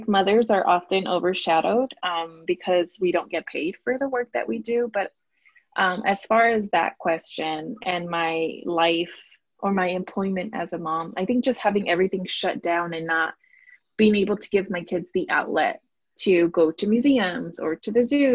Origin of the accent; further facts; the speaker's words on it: Los Angeles, California, United States; moved away as an adult; now in Gilbert, United States; I live in Gilbert, Arizona. It's hard to live here, actually. I grew up in Los Angeles, California. I didn't move out of LA till I was 23 years old